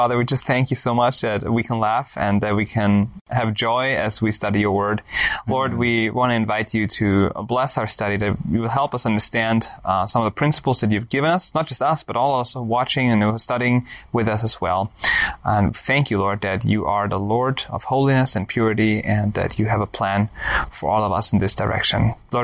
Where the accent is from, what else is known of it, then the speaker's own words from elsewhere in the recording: Scotland, United Kingdom; It's a yes, I'm Scottish.